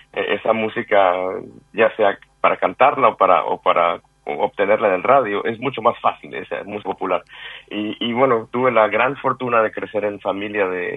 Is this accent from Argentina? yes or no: no; Mexico; Siendo mexicano